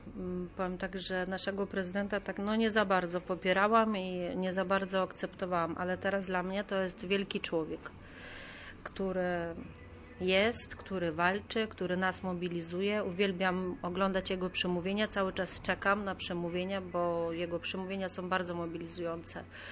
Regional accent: Lviv, Lviv Oblast, Ukraine; now in Poland; Ja akurat jestem z Lwowa, mam rodzinę we Lwowie. No, moja rodzina siedzi we Lwowie, nie chcą wyjeżdżać.

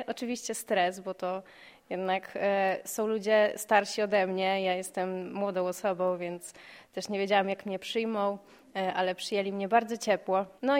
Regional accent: Warmian-Masurian Voivodeship, Poland; now in Gdańsk, Poland; Nie, ja pochodzę z Mazur. W Gdańsku mieszkam od kilku lat i dojeżdżam także z Gdańska.

